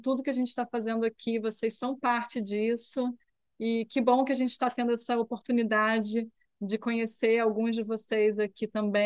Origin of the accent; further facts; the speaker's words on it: Brazil; é a gente, sendo brasileiro, né, assim, se interessar também pela Amazônia